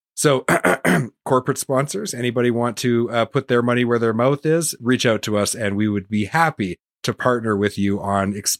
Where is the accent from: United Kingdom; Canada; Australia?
Canada; I'm Canadian, but I'm doing all this work to actively promote right to repair in the US, because what happens in the US happens in Canada.